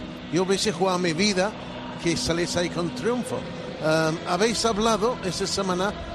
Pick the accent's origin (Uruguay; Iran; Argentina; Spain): Spain; Cádiz, Andalusia; Alguien ha dicho que yo fuera británico, pero no es así, soy gaditano